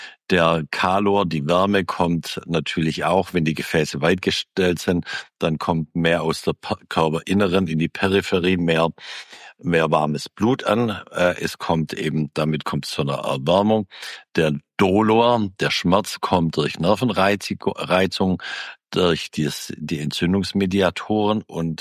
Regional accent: Baden-Württemberg, Germany; Nicht mal ich als Schwabe sage Ischämie.

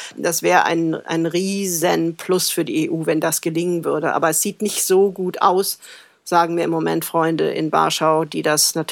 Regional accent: Cologne, North Rhine-Westphalia, Germany; Ich bin einfach ganz normal in Köln geboren und aufgewachsen

